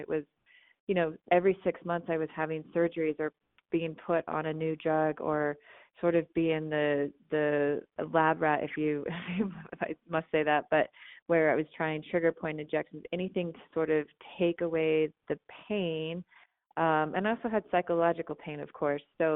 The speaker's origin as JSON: {"language": "English", "region": "Utah", "country": "United States", "tie": "born or raised there", "said": "especially here in Utah, where I was raised in the Mormon faith."}